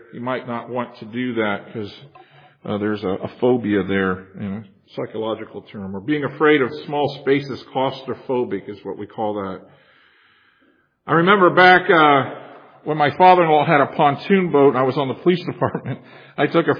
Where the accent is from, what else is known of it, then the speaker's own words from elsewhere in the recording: Florida, United States; I grew up in Florida, and even to this day, when I go back and visit, and I get down by the ocean